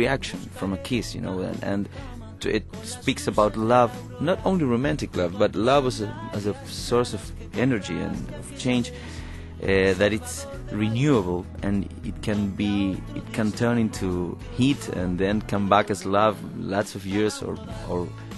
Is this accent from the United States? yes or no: no; Uruguay; My father was born in Germany, in Berlin, and he escaped the World War II, and I was raised in Uruguay